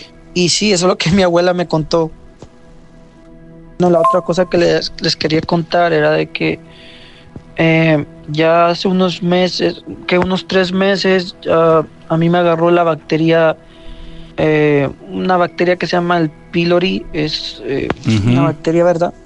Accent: Guatemala; now in Omaha, United States; Yo soy de Guatemala. Bien, pero estoy amigos. Viviendo ahorita en Omaha, Nebraska, ya llevo 7 años viviendo acá.

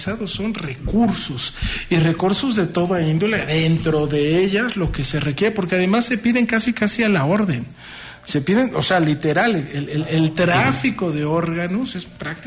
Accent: Mexico; uno como mexicano

